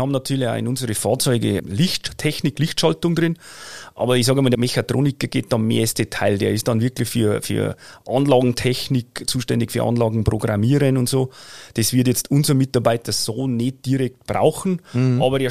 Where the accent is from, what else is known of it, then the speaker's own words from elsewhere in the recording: Bavaria, Germany; Also positiv gesagt, so ein Murkser, so wie es bei uns in Aufwachsen war.